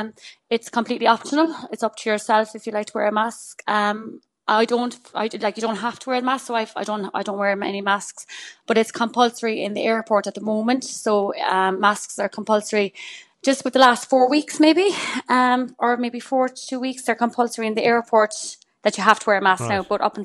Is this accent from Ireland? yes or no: yes; Coachford, Munster, Ireland; now in Perth, Australia; Coachford, County Cork.